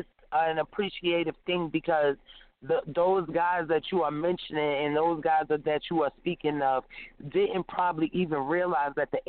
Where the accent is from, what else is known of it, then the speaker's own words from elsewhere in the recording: Yonkers, New York, United States; So growing up in Yonkers, I know we were more like a family. We were more like a community.